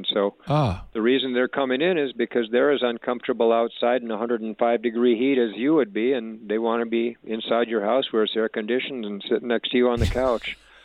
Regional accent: Michigan, United States; And I saw Roger Staubach play with Navy when I was growing up in Michigan.

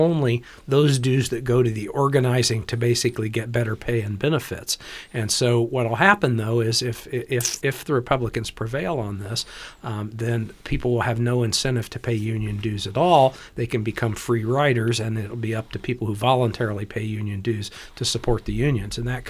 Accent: Indiana, United States; and even previously in my home state of Indiana

